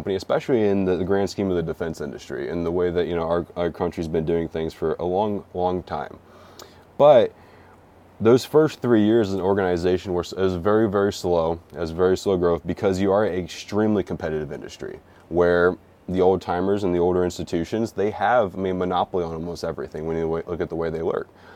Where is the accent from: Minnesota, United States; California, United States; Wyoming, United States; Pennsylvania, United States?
Wyoming, United States; Growing up in Wyoming for a little bit, it was a little bit kind of homage back to my childhood as well.